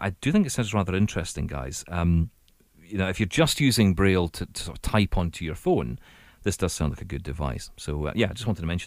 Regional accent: United Kingdom

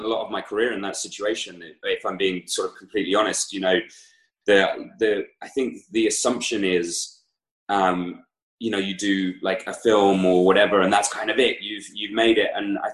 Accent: United Kingdom; I'm a British guy actor.

